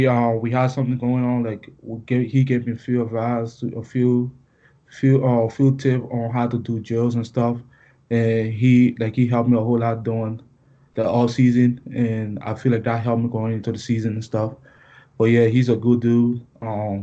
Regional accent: Liberia; now in United States; It was tough. My accent was it was a main downfall. It was a hard transition for me

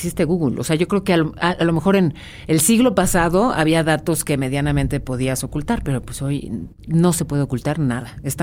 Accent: Mexico City, Mexico; Sí, sí, soy chilanga.

